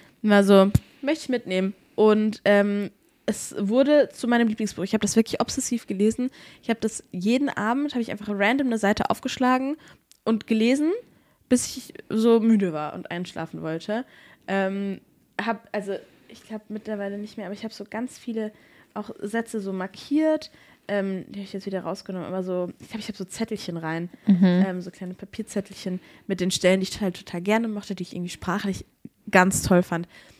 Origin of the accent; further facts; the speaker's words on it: Aschaffenburg, Bavaria, Germany; also ich bin ja in Aschaffenburg groß geworden